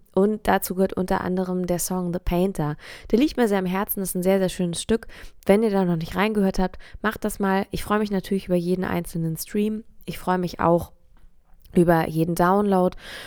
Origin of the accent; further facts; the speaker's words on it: Norderstedt, Schleswig-Holstein, Germany; spielen wir in meiner kleinen Stadt-Hometown direkt neben Hamburg in Norderstedt.